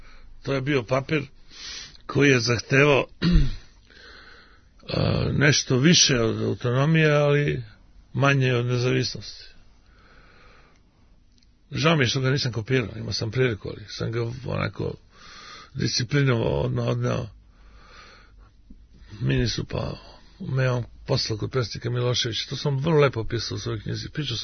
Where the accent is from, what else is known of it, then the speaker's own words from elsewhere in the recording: Prizren, Prizren District, Kosovo; born there; Ja sam rođen u Prizrenu.